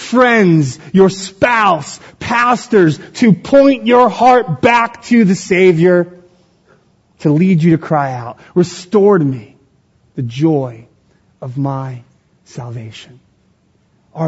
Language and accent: English; Philadelphia, Pennsylvania, United States; I grew up in North Philly in Juniata Park, three houses down, a row home from my cousin Jason.